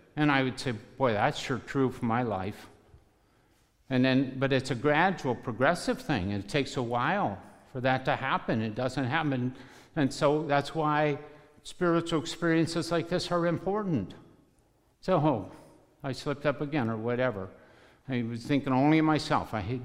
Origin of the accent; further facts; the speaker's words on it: Casselberry, Florida, United States; I'm from Castleberry, just north of Orlando